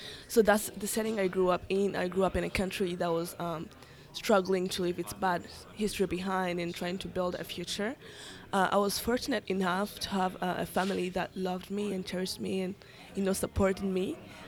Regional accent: Rwanda; now in Oklahoma City, United States; Yeah. So as you said, I'm from Rwanda. It's a country in East Africa. They call it the land of 1,000 hills.

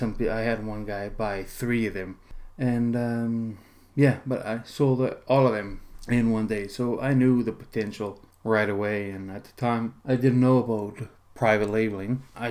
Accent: Portugal; moved away as an adult; also born or lived in Ontario, Canada; now in Canada; In the late 70s, I was born in Ontario, Canada. I moved to Europe when I was five to Portugal. And I lived there for 25 years. It's a beautiful place. Then in 2006, I moved back to Canada.

